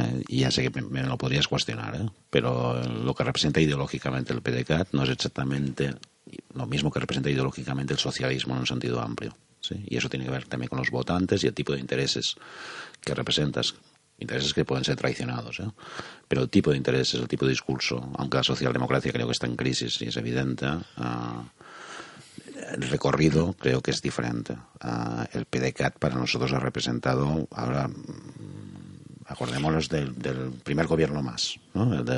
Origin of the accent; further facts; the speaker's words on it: Sabadell, Catalonia, Spain; yo soy de Sabadell, tú vives en Sabadell. Pero yo me formé políticamente en un Sabadell donde el independentismo no existía